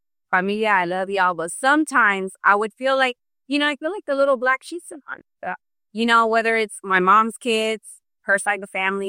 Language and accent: English; Los Angeles, California, United States; I went to school. I grew up in South Central.